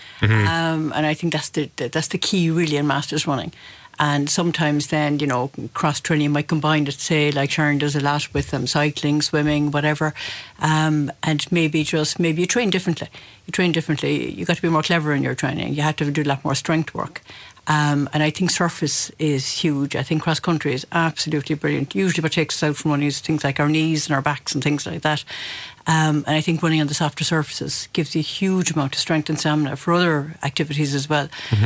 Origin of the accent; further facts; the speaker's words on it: Ireland; But it's a marvellous, I suppose, sport, and something that we as the Irish are particularly strong at.